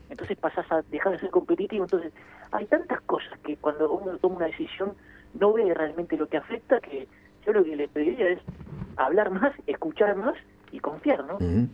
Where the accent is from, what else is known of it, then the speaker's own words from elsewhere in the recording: Argentina; yo te diría que lo que como empresario argentino lo que uno tiene que tener son las reglas claras